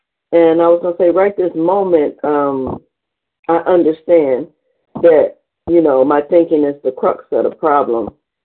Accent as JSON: {"language": "English", "town": "Cleveland", "region": "Ohio", "country": "United States"}